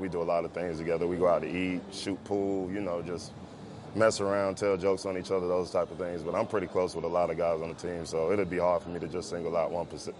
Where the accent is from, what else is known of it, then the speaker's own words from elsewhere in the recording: Florida, United States; I'm from Florida. Grew up down there my whole life.